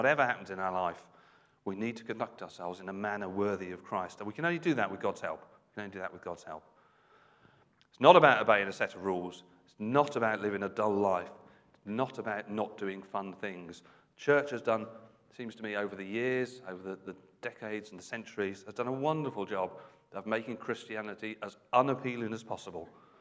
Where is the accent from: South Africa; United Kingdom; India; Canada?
United Kingdom; Birmingham, West Midlands; born there; And I was born in Birmingham, so it must have happened at some point.